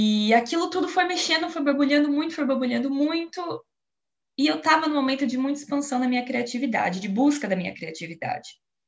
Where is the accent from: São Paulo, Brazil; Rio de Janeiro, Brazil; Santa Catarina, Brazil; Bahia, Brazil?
São Paulo, Brazil; eu sou brasileira do interior de São Paulo.